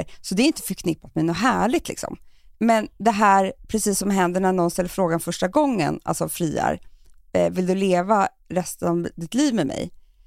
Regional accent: Sweden; det är väl den ultimata lyxen, men det är bara för att vi är svenskar.

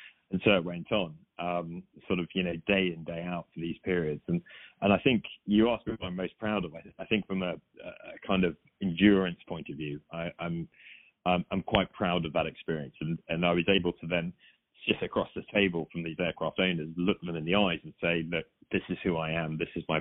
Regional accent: United Kingdom; It's even harder when you're a Brit.

